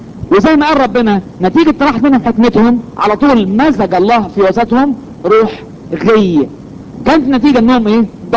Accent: Egypt; الاصحاح ده طبعا احنا بالذات كمصريين المصحاح ده اصلا يعني بيبقى قدام عينينا باستمرار

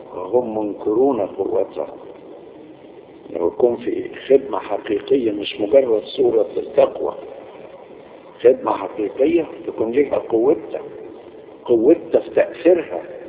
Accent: Cairo, Cairo Governorate, Egypt; نحن عندنا في القاهرة فقط حوالي 30,000 خادم وخادمة

